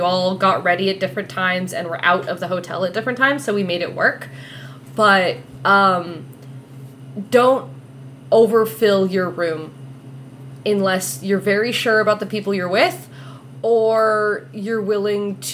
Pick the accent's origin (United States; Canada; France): Canada; I don't know. I'm Canadian.